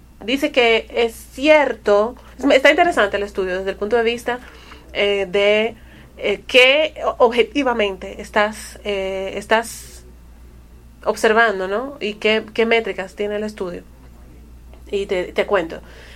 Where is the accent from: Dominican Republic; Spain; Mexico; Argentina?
Dominican Republic; entonces no les va a ser tan fácil ganar República Dominicana. No, si fuera béisbol, sí te digo. En mi país se juega béisbol descalzo.